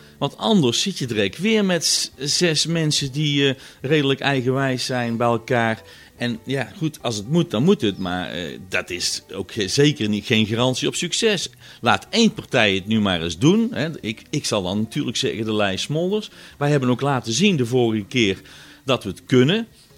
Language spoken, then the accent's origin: Dutch; Tilburg, North Brabant, Netherlands; Ik ben groot geworden in Tilburg met mijn Lijst ….